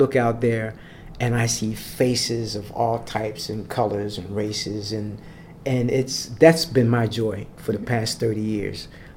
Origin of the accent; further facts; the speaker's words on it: Philadelphia, Pennsylvania, United States; Savannah has a connection from where I'm from Philly, Philadelphia.